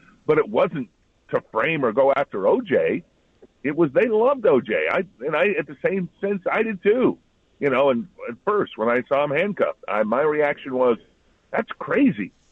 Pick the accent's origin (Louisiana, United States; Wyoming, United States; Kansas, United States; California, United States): California, United States; East Los Angeles; part of that's growing up in Southern California, because I grew up in a multiracial community where we didn't feel that. We didn't have that. At least I didn't. I didn't feel it. We grew up, you know, it's East L.A.